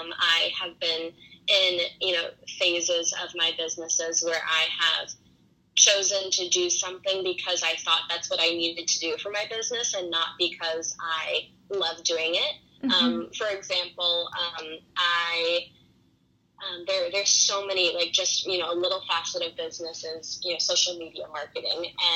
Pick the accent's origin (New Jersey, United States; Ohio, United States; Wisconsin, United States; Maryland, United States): Wisconsin, United States; She also at the same time that I was growing up in Wisconsin, she was working in Wisconsin